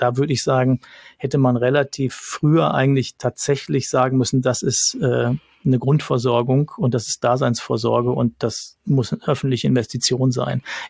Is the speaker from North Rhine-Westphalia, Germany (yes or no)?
yes; North Rhine-Westphalia, Germany; Ich komme aus dem Ruhrgebiet